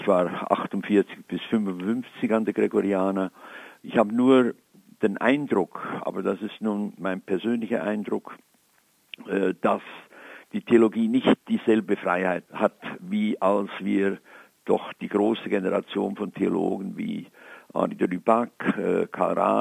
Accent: Sursee, Lucerne, Switzerland; now in Tübingen, Germany; Ja, ich freue mich, dass ich auch jetzt wieder in meine Heimatgemeinde Sursee, wenn ich dann meinen Geburtstag nachfeiere, genauso wie hier in Tübingen, auch den Gottesdienst feiern kann, einen Dankgottesdienst.

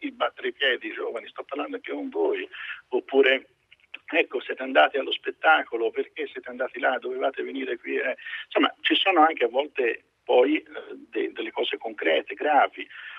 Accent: Florence, Tuscany, Italy; o si direbbe a Firenze, ma figurati il pischero, in radio, tanto siamo fiorentini.

